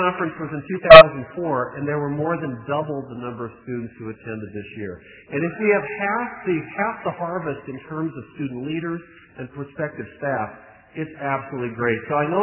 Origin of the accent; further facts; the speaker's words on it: Seattle, Washington, United States; I found out we're both from Seattle. We went to competing high schools.